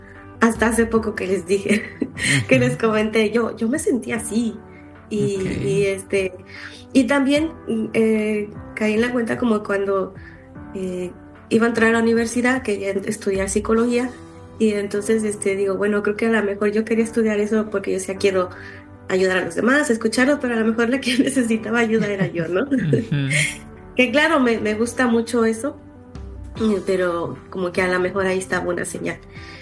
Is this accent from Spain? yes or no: no; San Luis Potosí, Mexico; yo soy originaria de San Luis Potosí. Uh-huh. Y más preciso, de un municipio que se llama Agualulco, San Luis Potosí.